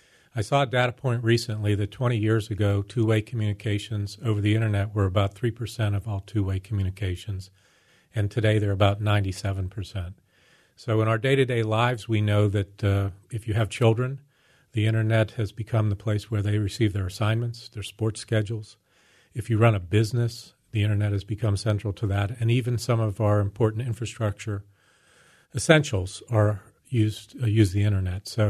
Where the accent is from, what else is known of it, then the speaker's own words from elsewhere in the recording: Pennsylvania, United States; And growing up in Western Pennsylvania, I'd seen the evolution of Pittsburgh as the cradle of the American Industrial Revolution